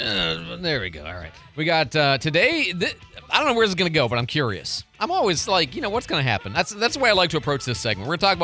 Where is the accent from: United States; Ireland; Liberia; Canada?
United States; Chicago, Illinois; and that one was especially problematic because I grew up in Chicago.